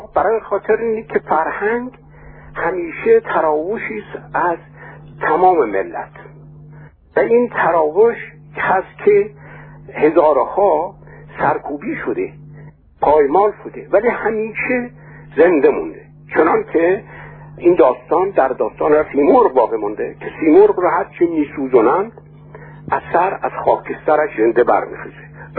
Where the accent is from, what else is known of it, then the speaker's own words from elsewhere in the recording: Tehran, Tehran Province, Iran; moved away as an adult; also born or lived in Kashan; now in Germany; من در سال 1307 در کاشان متولد شدم. پس از اون با خانواده به تهران اومدیم در 6 سالگی و از اون پس در تهران به تحصیل پرداختم